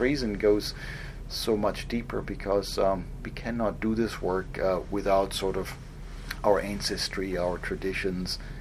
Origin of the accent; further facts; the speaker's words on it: Germany; now in United States; this reminds me of growing up in Germany, you know, a few decades ago